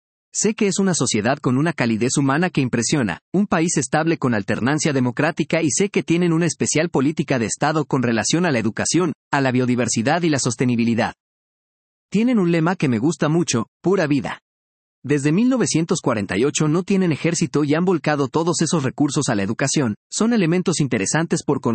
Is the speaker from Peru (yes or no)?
yes; Peru; Como peruano, mi compromiso es realizar una labor de la cual el país se sienta satisfecho.